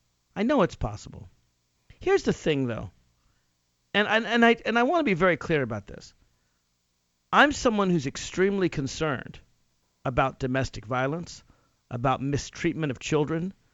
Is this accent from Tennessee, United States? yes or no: yes; Nashville, Tennessee, United States; Now, I'm from Nashville, Tennessee, which is a medium-sized city, certainly no small town.